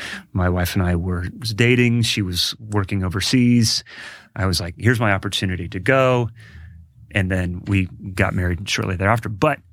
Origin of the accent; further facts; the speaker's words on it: Columbus, Ohio, United States; So I grew up in Columbus, Ohio, and went to school there.